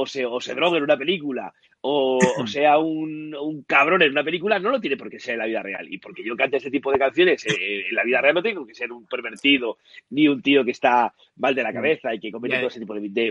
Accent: Spain; somos los españoles somos muy de encasillar

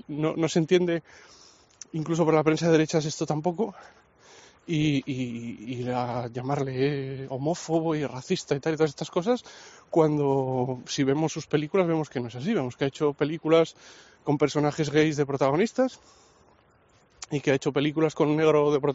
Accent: Grado, Asturias, Spain; tan pequeña como Pravia, por ejemplo, aquí en Asturias, ¿no? Más pequeña que mi pueblo, que es Grado.

